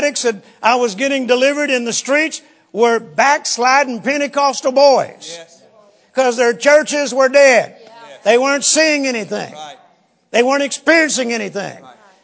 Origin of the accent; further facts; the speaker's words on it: Shreveport, Louisiana, United States; also born or lived in Vicksburg, United States; where I grew up in Shreveport, Louisiana, we moved from Vicksburg to Shreveport when I was a young boy. But I spent my summers in Vicksburg with my grandparents.